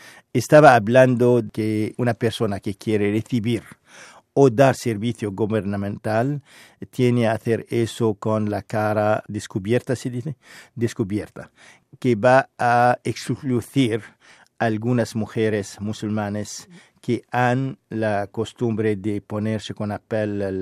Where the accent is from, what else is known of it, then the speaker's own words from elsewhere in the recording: Quebec, Canada; Esta minoría hace mucho mal a nuestra reputación como quebequense, como canadiense.